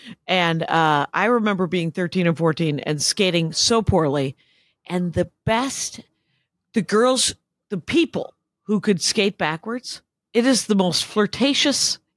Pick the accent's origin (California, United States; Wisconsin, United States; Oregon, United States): Wisconsin, United States; I was raised in Wisconsin. We were not encouraged to do anything physical ever.